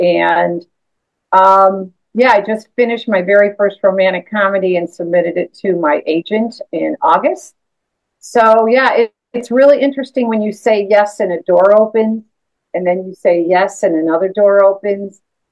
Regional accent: Chicago, Illinois, United States; Started in Chicago. That's my hometown. Lived there 31 years.

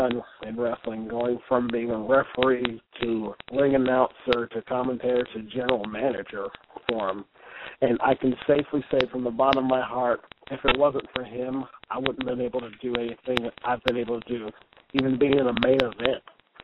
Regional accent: Franklin, North Carolina, United States; when they brought the show up to Franklin, North Carolina, my hometown.

